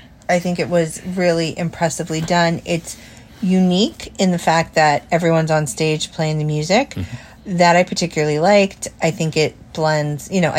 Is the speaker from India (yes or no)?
no; Midwest, United States; Because I'm from the Midwest.